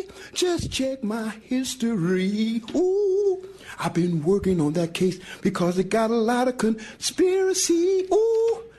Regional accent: San Francisco, California, United States; I'm on a case. I've been born and raised in the Fillmore, in which we call it the Phil, no more.

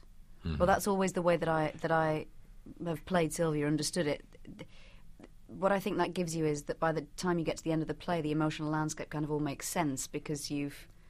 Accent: Northern England, United Kingdom; I am from the north. And this is the first time I've ever done my own accent, actually

